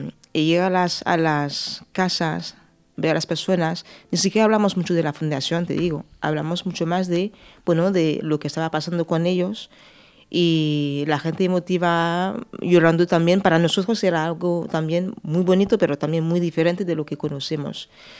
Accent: France; Spanish is a second language; also born or lived in England; yo soy francesa, también he vivido en Inglaterra 20 años

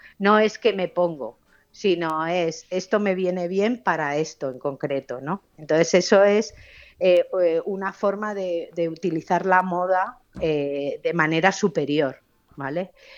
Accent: Pamplona, Navarre, Spain; Lo que pasa es que tengo un viaje pendiente a mi tierra, a Pamplona.

